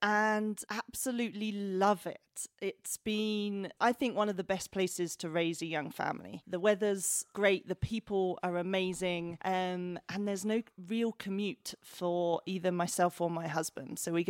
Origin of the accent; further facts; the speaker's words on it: East of England, United Kingdom; moved away as an adult; now in South Africa; I am from London, Hertfordshire, just north of London.